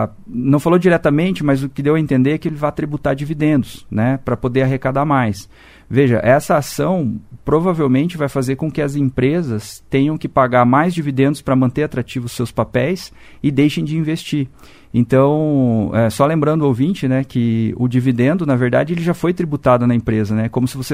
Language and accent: Portuguese; Brazil; Eu sou brasileiro e aposto no Brasil, né, Zé? A gente tem que... Eu invisto aqui, nasci aqui, a gente vai continuar vivendo aqui